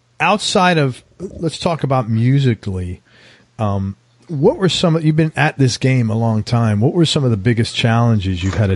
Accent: Bronx, New York, United States; I know exactly what you're talking about because I'm from the Bronx.

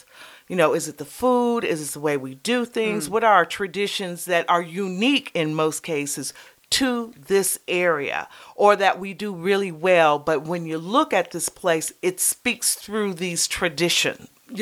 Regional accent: Cleveland, Ohio, United States; I grew up in outside of Cleveland. So I used to ride my bike, because it was free, to the Cleveland Museum of Art.

